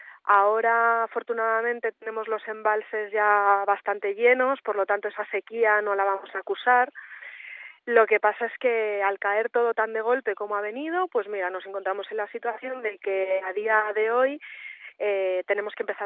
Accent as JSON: {"language": "Spanish", "town": "Madrid", "region": "Community of Madrid", "country": "Spain", "lives_now": "Zazuar, Spain", "said": "Pues mira, en nuestro caso, a lo mejor te resulta curioso, pero yo soy de Madrid."}